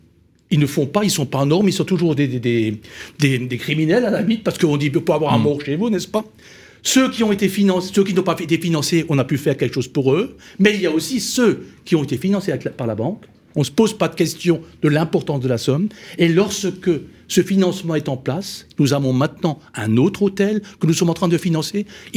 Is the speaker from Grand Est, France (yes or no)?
yes; Grand Est, France; accent: Alsatian; dans une vallée alsacienne, ça s'entend mon accent